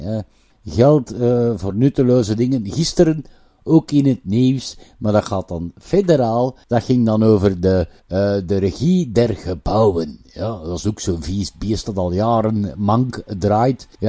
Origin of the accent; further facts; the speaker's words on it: Flanders, Belgium; Ja, maar ik ben een Vlaming.